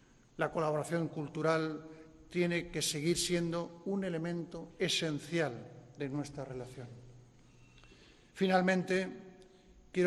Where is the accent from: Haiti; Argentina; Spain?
Spain; pienso, como español, que siento más viva, más intensa y más completa la riqueza